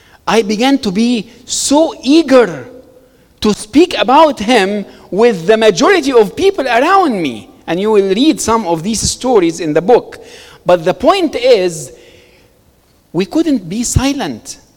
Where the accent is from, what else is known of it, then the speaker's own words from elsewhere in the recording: Egypt; I was born and raised in Egypt.